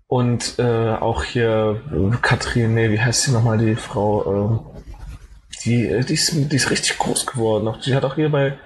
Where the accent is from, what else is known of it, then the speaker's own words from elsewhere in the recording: Cologne, North Rhine-Westphalia, Germany; aber ich komme halt ursprünglich aus Köln